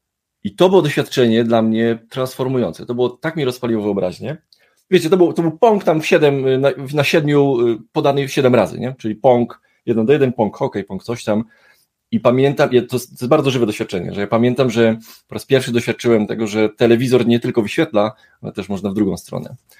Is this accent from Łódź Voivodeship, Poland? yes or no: no; Tarnobrzeg, Subcarpathian Voivodeship, Poland; pochodzę z mniejszego miasta, pochodzę z Tarnobrzegu